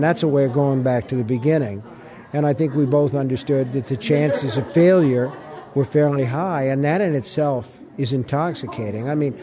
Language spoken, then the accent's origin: English; Maine, United States; He's from Indiana, and I'm from Maine.